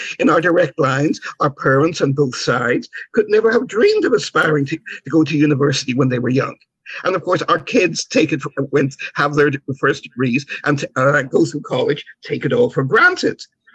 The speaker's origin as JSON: {"language": "English", "country": "United Kingdom", "tie": "born or raised there", "said": "I'm a relatively old guy. I grew up in Britain in the 1960s"}